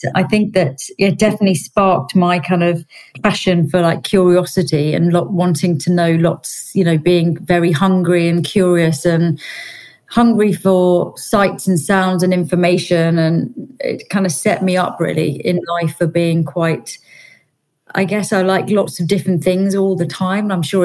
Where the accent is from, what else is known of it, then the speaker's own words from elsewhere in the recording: New Zealand; also born or lived in England; So I was born in England, but then I went to New Zealand really young, when I was a baby. I have certain vivid memories, sort of where we lived, which was quite remote.